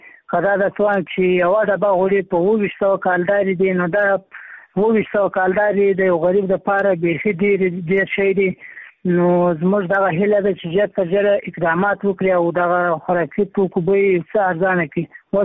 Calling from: Maiwand, Kandahar, Afghanistan; افغان يم هم دا لازه د میوند ولسوالۍ څخه در سره پاري کوم.

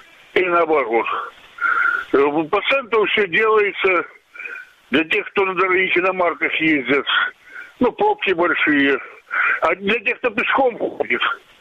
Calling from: Sevastopol, Crimea, Ukraine; Я из Севастополя как раз вот звоню.

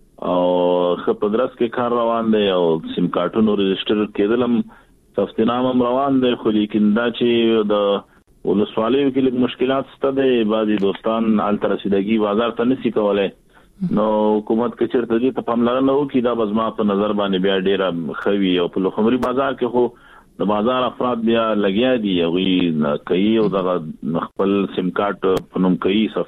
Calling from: Pul-i-Khumri, Baghlan, Afghanistan; پلی خمرې نو

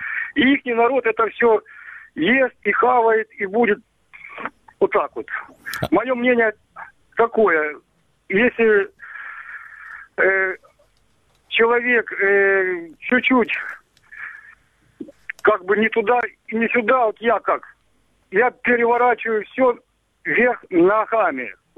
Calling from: Zymohiria, Luhansk Oblast, Ukraine; город Зимогорье, Луганская область.

